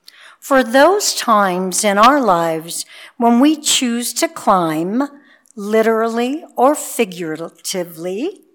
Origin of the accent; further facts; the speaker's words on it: New York, United States; I grew up in New York State.